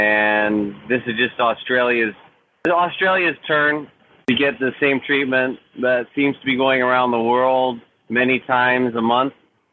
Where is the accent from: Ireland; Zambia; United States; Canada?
Canada; I'm of course from Canada, the Great White North, the Queen's favorite country.